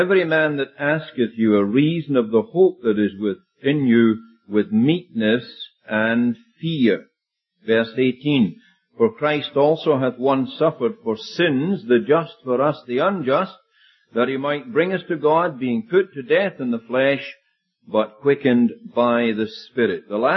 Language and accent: English; Prestwick, Scotland, United Kingdom; also born or lived in Africa; We're from Prestwick in Scotland, as you can hear. We're not Irish this time, we're Scottish. And although we've been 35 years in Africa serving the Lord.